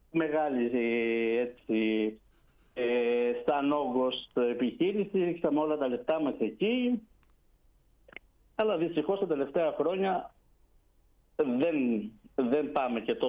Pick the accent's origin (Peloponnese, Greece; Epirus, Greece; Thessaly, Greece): Epirus, Greece; Skoulikaria; ήθελα να κάνω κάτι δικό μου στον τόπο μου, τη Σκουλικαριά, που αγαπώ και θα αγαπώ για πάντα